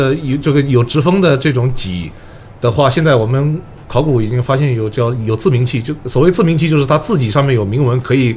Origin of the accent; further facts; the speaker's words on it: China; 其实我们中国人从古至今一直大部分人都是知道的